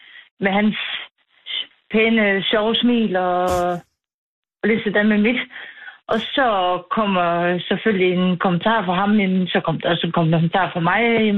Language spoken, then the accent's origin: Danish; Vridsted, Central Denmark Region, Denmark; Jeg er 16 km fra Skive, der hedder en lille by, der hedder Vridsted.